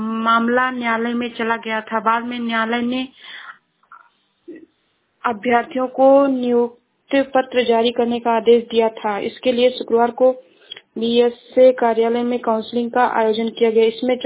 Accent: Shravasti, Uttar Pradesh, India; मैं जिला श्रावस्ती से हूँ।

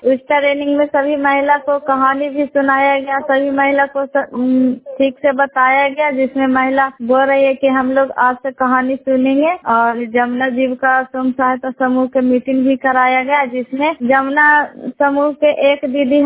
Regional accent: Besma, Bihar, India; मैं बेसमा गांव प्रखंड इस्लामपुर के रहने वाली हूँ।

